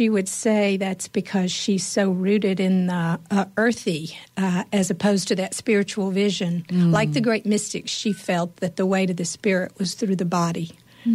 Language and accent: English; Birmingham, Alabama, United States; moved away as an adult; now in Atlanta, United States; Well, I was born in Birmingham, Alabama, part of the Deep South, in that Bible Belt country, and went to school in Alabama, and then moved to Atlanta, Georgia.